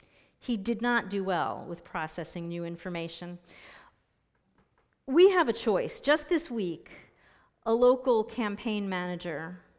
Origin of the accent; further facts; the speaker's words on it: New York, United States; I'm a New Yorker.